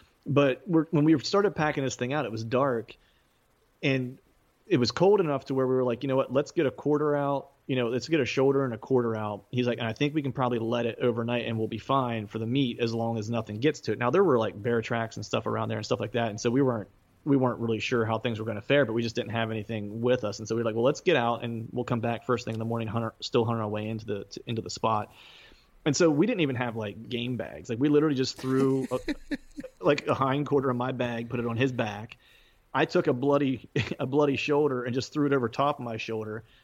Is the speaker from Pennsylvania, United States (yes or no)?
yes; Pennsylvania, United States; now in Philadelphia, United States; Yeah, South Central Pennsylvania. I live in Eastern PA now, just in the suburbs of Philadelphia.